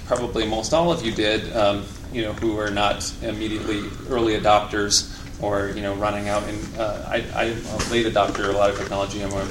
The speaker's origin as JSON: {"language": "English", "region": "Midwest", "country": "United States", "tie": "born or raised there", "said": "As a kid, growing up in the Midwestern U.S., in the 70s and 80s"}